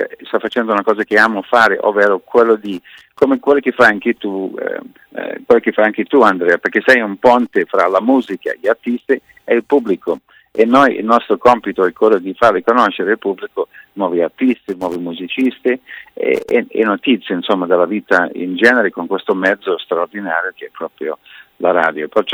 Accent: Scotland, United Kingdom; vabbè, io sono scozzese, mi dici pure gratis, lo voglio ancora di più.

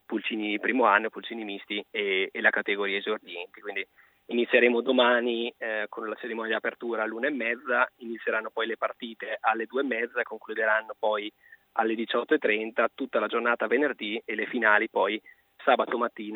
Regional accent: Sondrio, Lombardy, Italy; Io sono di Sondrio, quindi di Sondrio.

